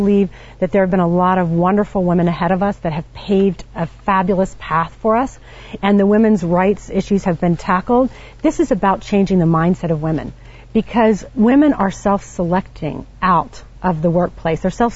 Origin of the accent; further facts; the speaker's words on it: Louisiana, United States; You know, I'm from the South, and, you know, I believe in stereotypes, and I am the stereotypical female from Louisiana.